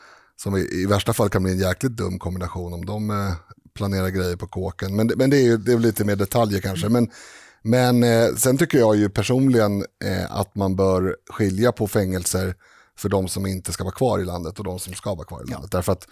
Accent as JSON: {"language": "Swedish", "town": "Stockholm", "region": "Stockholm County", "country": "Sweden", "tie": "born or raised there", "said": "jag är ju uppväxt på Södermalm i Stockholm, som ju är också coolt idag."}